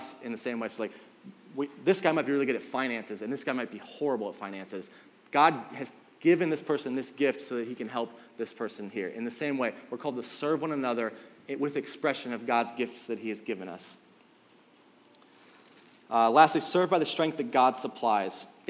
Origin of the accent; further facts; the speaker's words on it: Cleveland, Ohio, United States; I'm not from Cincinnati. I'm from Cleveland. Love the Cavs.